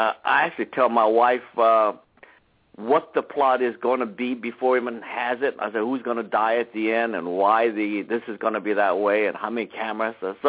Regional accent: South Korea; I was raised and born in Korea. My father is Hawaiian, so I'm a half Korean and half Hawaiian, more Hawaiian than Korean because as I grew up in Korea

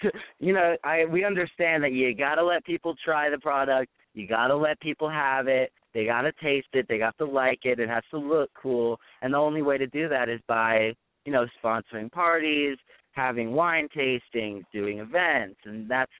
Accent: Thousand Oaks, California, United States; My father is from Italy, born in Italy in Rome, and I'm you know born and raised in Thousand Oaks, so I'm pretty Los Angeles local

